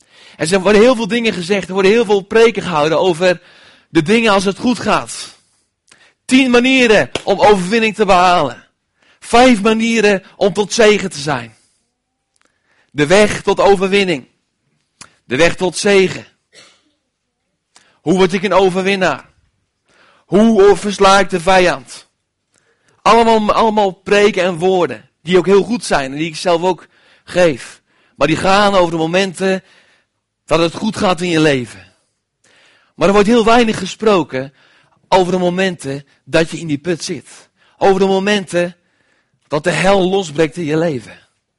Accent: Putten, Gelderland, Netherlands; Ik ben inmiddels 25 jaar geworden. Ik kom uit Putten

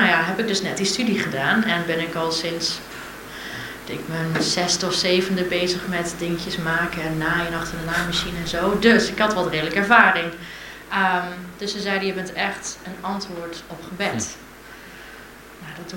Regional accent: Middelburg, Zeeland, Netherlands; Ik kom uit Middelburg.

